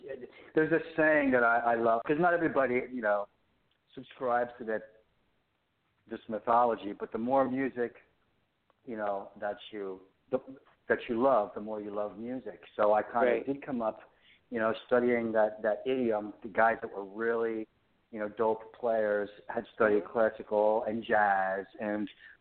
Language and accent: English; East Coast, United States; now in Los Angeles, United States; Well, I'm from the East Coast. I moved out from Philly. I lived in Philly, New York, New Jersey.